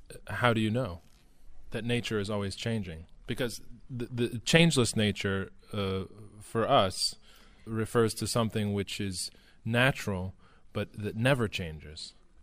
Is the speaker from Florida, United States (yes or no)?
no; New Jersey, United States; I'm from New Jersey, the garbage state.